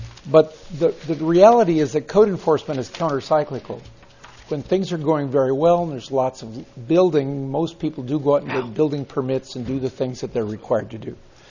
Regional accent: Nipomo, California, United States; I'm from Napomo.

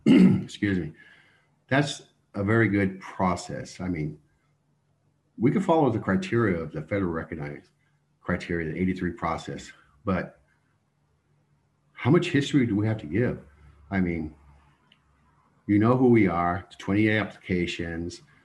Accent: California, United States; We're from the San Joaquin Valley. Actually, we're from the Sequoia National Forest, Human Lake Ranger District.

